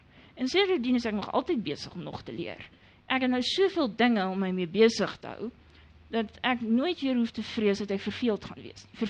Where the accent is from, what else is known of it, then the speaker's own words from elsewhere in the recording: Edenvale, Gauteng, South Africa; ek het op Edenville in die Oosrand groot geword en dis nou nie jy so 'n verbasend interessante plek nie.